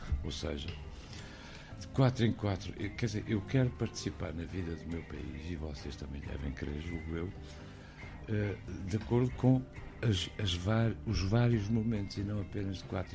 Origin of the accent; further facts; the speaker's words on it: Portugal; Sim, havia a ditadura cá em Portugal, vivi em ditadura até aos 22 anos